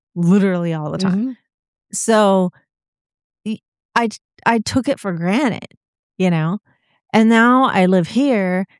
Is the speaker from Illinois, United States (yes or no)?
no; Florida, United States; It's like, okay, I grew up in Florida and everybody's like, oh my God, why would you ever talk bad about Florida?